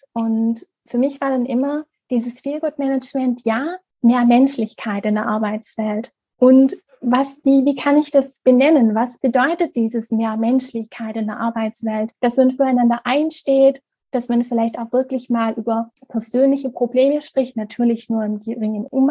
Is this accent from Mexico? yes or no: no; Baden-Württemberg, Germany; Ich komme aus Süddeutschland, aus der Region Oberschwaben und bin 25 Jahre alt